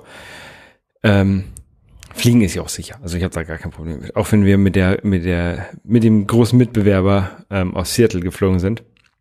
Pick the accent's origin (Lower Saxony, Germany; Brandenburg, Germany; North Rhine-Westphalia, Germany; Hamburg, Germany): Lower Saxony, Germany; Ich bin ja bei Oldenburg groß geworden.